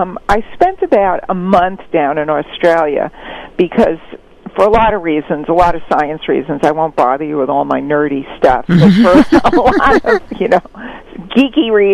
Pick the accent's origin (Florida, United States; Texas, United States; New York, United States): New York, United States; I grew up in New York, and I always thought of it as kind of this dirty, kind of grungy place.